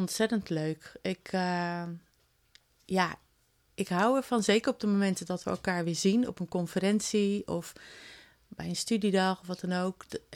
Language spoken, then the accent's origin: Dutch; Rotterdam, South Holland, Netherlands; Ik kom oorspronkelijk uit Rotterdam. Mijn ouders die woonden in Rotterdam. En we waren verbonden met een Pinkstergemeente.